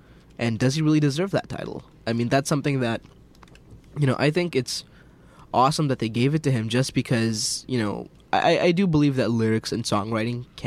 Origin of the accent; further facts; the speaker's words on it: United States; that's something definitely to be proud of as an American.